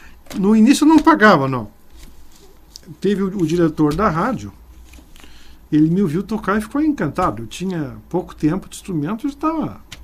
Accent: Vacaria, Rio Grande do Sul, Brazil; also born or lived in Bom Jesus; Eu nasci em Bom Jesus, na fazenda em Bom Jesus. Mas eu fui para o colégio em Vacaria. Meu pai depois comprou uma casa em Vacaria.

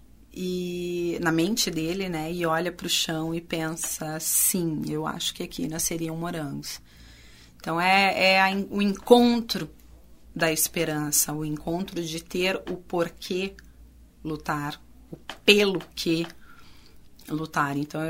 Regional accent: São Paulo, Brazil; eu sou paulista. Não, e quando cheguei ao Rio Grande do Sul, comecei a faculdade de letras

